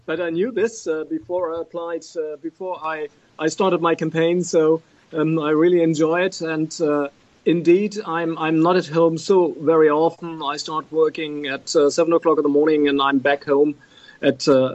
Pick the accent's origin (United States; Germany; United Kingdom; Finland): Germany; Bonn, North Rhine-Westphalia; English is a second language; I was born here in Bonn. I went to school in Bonn. I did my studies here in Bonn. My wife comes from Bonn. And so we do feel ourselves like Bonner.